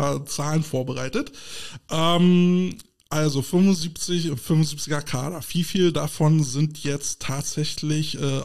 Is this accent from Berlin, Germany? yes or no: yes; Berlin, Germany; was mir als Berliner als krass auffällt